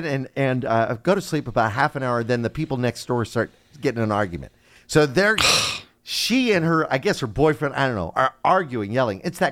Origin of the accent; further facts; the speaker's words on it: India; Well, I'm Indian, so I can do that without being offensive.